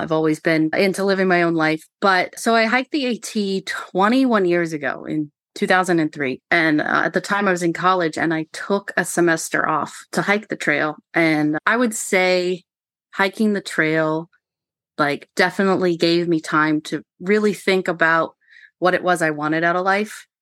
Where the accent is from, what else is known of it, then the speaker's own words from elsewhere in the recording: Maryland, United States; I grew up on the Maryland side of the Potomac River. So walking distance from Harpers Ferry.